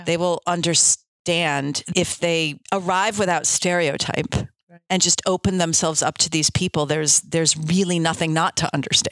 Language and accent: English; United States; that was something I really craved growing up in the States and didn't have.